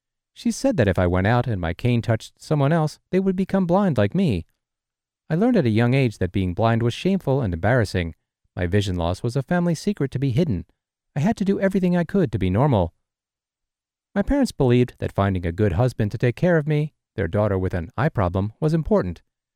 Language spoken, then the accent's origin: English; United States; born there; I am Chinese American and born here in the States. My parents immigrated here from Hong Kong as young adults.